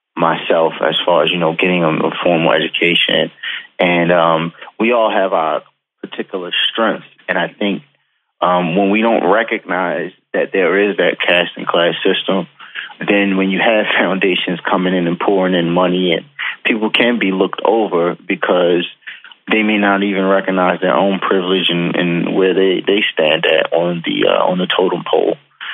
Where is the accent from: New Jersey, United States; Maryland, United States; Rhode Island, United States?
Maryland, United States; Baltimore; I come from West Baltimore